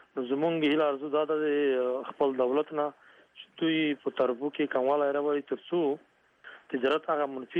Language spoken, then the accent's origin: Pashto; Khost, Afghanistan; زه د خوست ولایت اوسیدونکی یم، یو ملي سوداګر یم